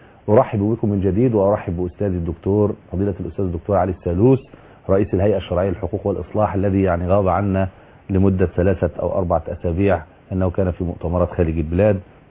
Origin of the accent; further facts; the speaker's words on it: Egypt; أن يحفظ بلادنا مصر من كل سوء